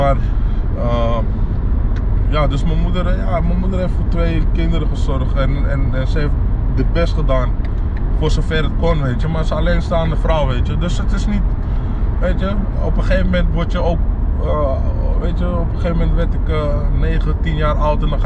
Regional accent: Amsterdam, North Holland, Netherlands; ik ben in Amsterdam Zuidoost opgegroeid. Toevallig, we rijden nu langs waar ik ben opgegroeid.

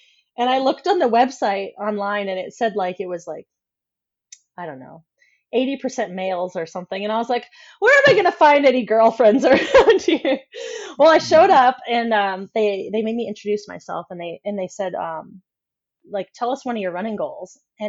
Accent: West Fargo, North Dakota, United States; I'm from West Fargo. But yeah, my boyfriend makes fun of me because my accent will come out. But yes, I'm from North Dakota

